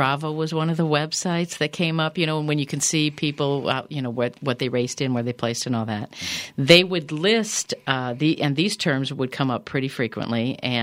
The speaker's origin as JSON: {"language": "English", "region": "Wisconsin", "country": "United States", "tie": "born or raised there", "said": "I grew up in Wisconsin."}